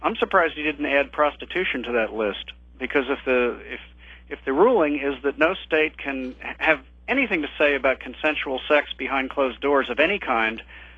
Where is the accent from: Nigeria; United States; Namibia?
United States; Maine; I'm from Maine myself, so I'm deeply ashamed whenever Susan Collins does something like this.